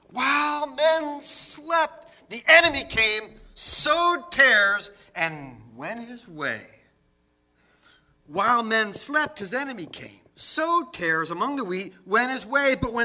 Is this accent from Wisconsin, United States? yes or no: no; New Jersey, United States; I mean, I grew up in New Jersey, late 60s.